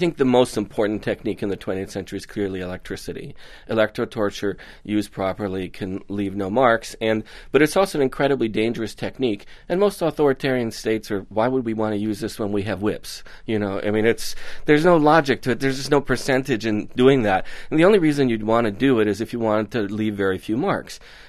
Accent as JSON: {"language": "English", "country": "Iran", "tie": "born or raised there", "said": "growing up in Iran"}